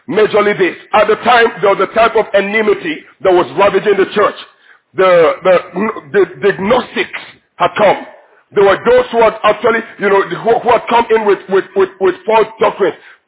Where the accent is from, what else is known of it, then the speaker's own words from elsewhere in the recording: Abuja, Federal Capital Territory, Nigeria; I'm an Abuja man, okay? We're from Abuja. That's the way that we do things.